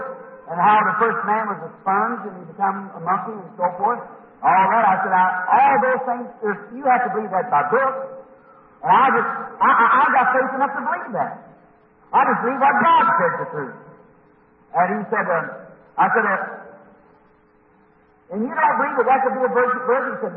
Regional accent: Indiana, United States; I said, "Indiana."

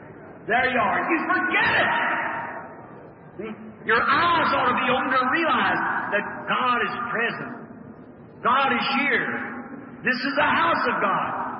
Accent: Kentucky, United States; You know, I was raised in Kentucky, as I told you.

